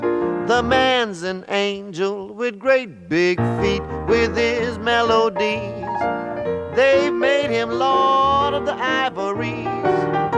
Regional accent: New Orleans, Louisiana, United States; I'm from New Orleans. I don't have to try that.

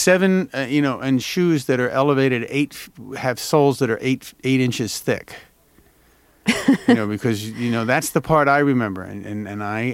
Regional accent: Philadelphia, Pennsylvania, United States; Also, my dad, we grew up in Philadelphia.

